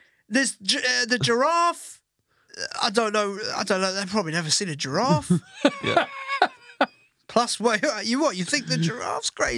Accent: Ireland; growing up in Ireland

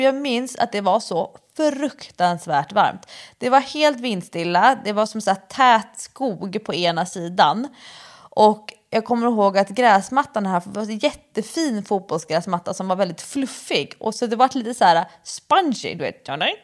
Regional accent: Stockholm, Stockholm County, Sweden; som stockholmare tycker man ju bara, det är liksom exotiskt.

